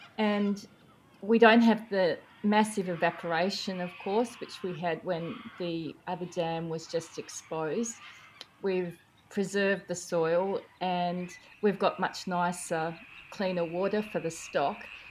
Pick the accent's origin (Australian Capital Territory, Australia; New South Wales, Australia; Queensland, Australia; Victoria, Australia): Victoria, Australia; from South Gippsland, and my husband and I have a beef cattle farm